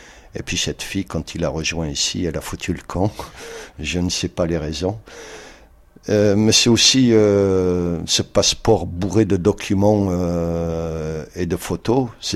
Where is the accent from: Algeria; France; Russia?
Algeria; Sur les papiers, je suis Algérien.